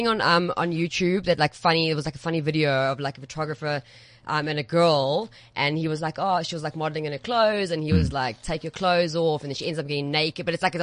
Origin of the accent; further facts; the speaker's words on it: Durban, KwaZulu-Natal, South Africa; And I'm from Durban